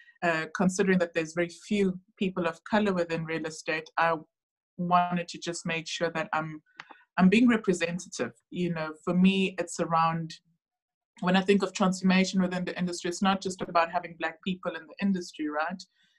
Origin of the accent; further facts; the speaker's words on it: Polokwane, Limpopo, South Africa; moved away as an adult; now in Cape Town, South Africa; is a very, very simple girl. Born and bred in Polokwane. I came to Cape Town to study probably about 2003, straight out of matric.